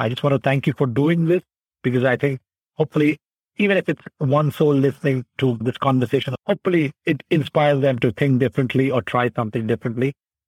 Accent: India; also born or lived in Indonesia; when I was growing up in India, Indonesia, even in college in NUS

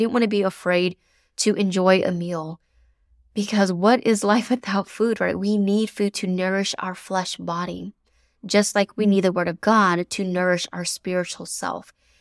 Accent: the South, United States; now in North Carolina, United States; I am from the South, living in North Carolina currently

